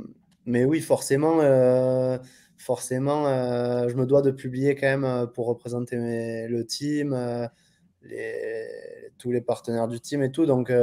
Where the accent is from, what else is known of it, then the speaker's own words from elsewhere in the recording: Agen, Nouvelle-Aquitaine, France; born there; Je suis né à Agen, dans le Lot-et-Garonne.